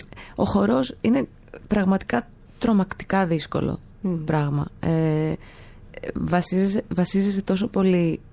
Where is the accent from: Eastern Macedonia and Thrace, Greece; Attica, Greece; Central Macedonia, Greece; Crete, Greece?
Attica, Greece; Chalandri; also born or lived in Switzerland; Αλλά όχι, στο Χαλάνδρι βασικά μεγάλωσα. Κοντά στη Ρεματιά. Εντάξει, είχαμε και κάποιες μετακομίσεις, λίγο Μελίσια, λίγο πιο κάτω, Πλάκα. Έτσι, αλλά ναι, βασικά... βασικά στο Χαλάνδρι.